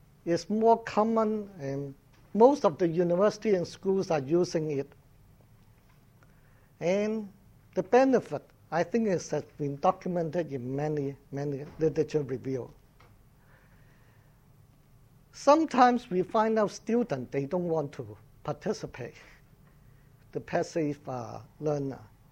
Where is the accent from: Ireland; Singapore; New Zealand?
Singapore; I'm from Singapore